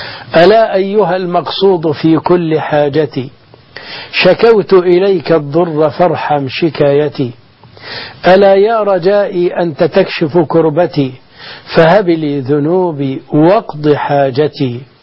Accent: Egypt; اللهم احفظ بلدنا مصر، احفظ أمنها

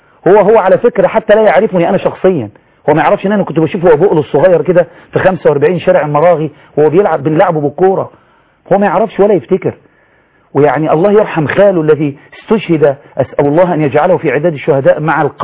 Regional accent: Egypt; كمصريين محترمين

